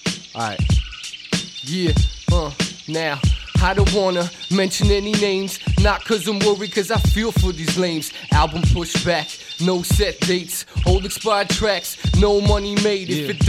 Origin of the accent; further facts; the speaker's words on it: Toronto, Ontario, Canada; I'm from the West, man. I'm from Lakeshore, this little dirty strip called Lakeshore.